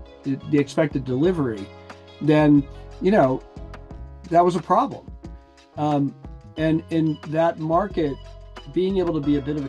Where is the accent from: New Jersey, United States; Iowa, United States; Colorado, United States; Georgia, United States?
Colorado, United States; Aspen; coming from, you know, like my childhood and growing up in Aspen, where if you wanted to do something, you just sort of like talk to a bunch of people and you got it done.